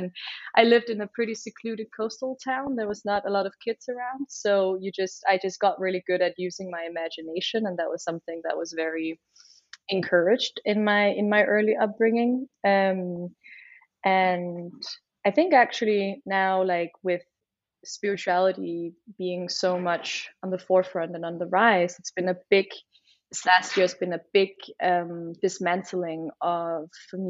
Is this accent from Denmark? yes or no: yes; Copenhagen, Capital Region of Denmark, Denmark; also born or lived in United States; I am from Copenhagen. I spent nearly 10 years in the States and moved back here to the mother and the fatherland about 6 years ago.